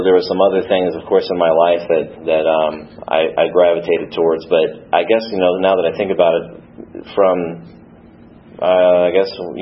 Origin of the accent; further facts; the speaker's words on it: Iowa, United States; So I was born in Iowa to a funeral director and a little Italian woman from Boston. So I was raised in a funeral home my whole life.